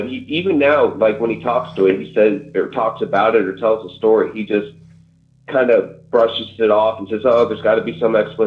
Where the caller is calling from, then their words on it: Florida, United States; I'm calling from Florida.